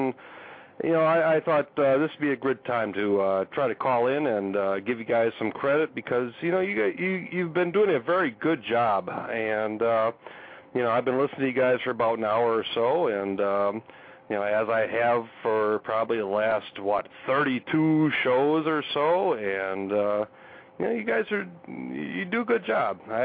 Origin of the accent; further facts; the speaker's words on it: Wisconsin, United States; accent: Wisconsin; they suspected I was from the Wisconsin. Just because of the way I was talking